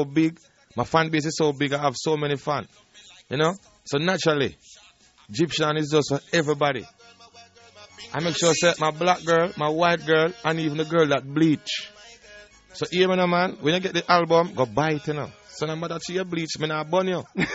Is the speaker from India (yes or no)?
no; Jamaica; I'm a Jamaican.